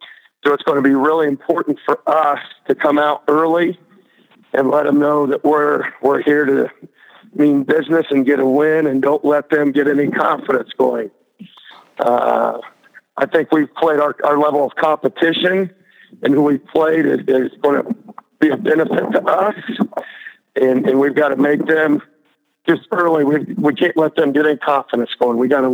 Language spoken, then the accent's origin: English; United States; I guess I would say my hometown, I grew up probably 35, 40 minutes south of Decatur.